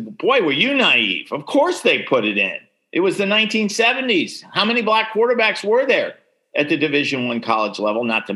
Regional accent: New York, United States; And I grew up in New York, as you know.

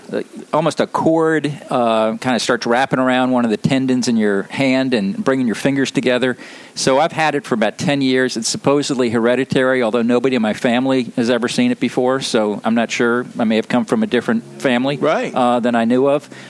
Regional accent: Lynchburg, Virginia, United States; I was born in Lynchburg, or I lived in Lynchburg, Virginia, graduated from high school there, went to college in Virginia.

